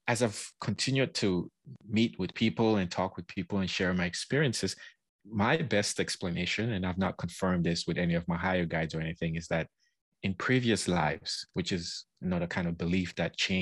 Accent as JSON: {"language": "English", "country": "Cameroon", "tie": "born or raised there", "said": "I was raised in West Africa, in Cameroon, where meditation is like a taboo. Like we're raised either Catholic or Muslim."}